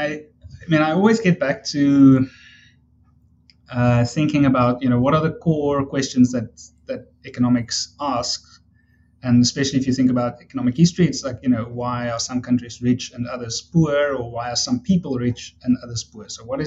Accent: South Africa; I mentioned I'm from South Africa

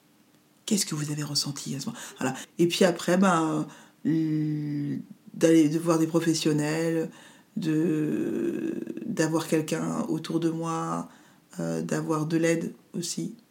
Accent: Haiti; et moi je suis haïtienne

